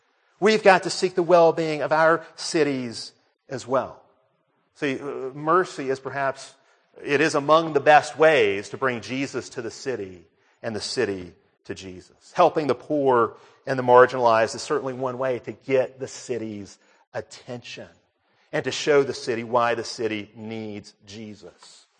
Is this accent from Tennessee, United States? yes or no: no; Birmingham, Alabama, United States; You know, I come from Birmingham, which is kind of the capital of the whole radical movement